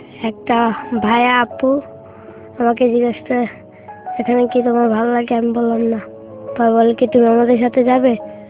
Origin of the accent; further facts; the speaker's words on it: Gazipur, Dhaka Division, Bangladesh; আমার বাড়ি গাজীপুর।